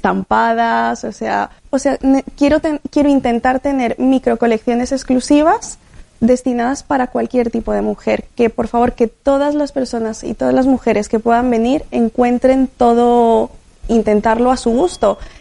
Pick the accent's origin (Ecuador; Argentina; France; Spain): Spain; Madrid, Community of Madrid; born there; Yo soy española, nací aquí en Madrid, pero mi familia es de Colombia, entonces lo latino lo llevo en la sangre.